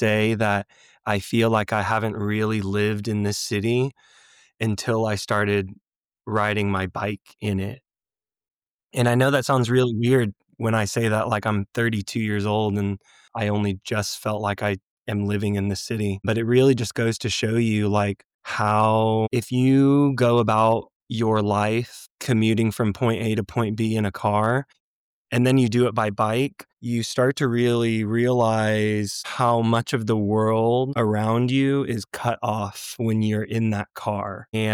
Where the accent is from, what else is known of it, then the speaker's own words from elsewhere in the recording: Oklahoma City, Oklahoma, United States; I'm 32 years old, born and raised in Oklahoma City.